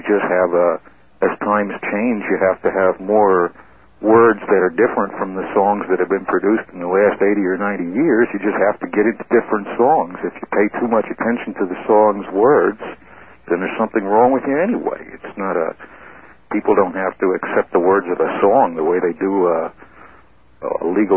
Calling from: Medford, Massachusetts, United States; I'm from Medford.

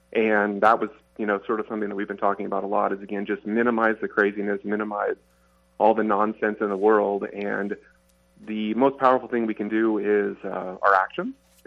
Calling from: Kansas, United States; Calling from Kansas.

